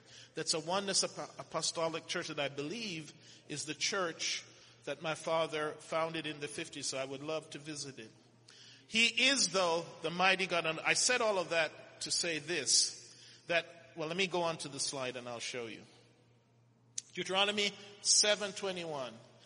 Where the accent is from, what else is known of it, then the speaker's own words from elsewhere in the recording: Jamaica; born there; Well, I was born in Jamaica.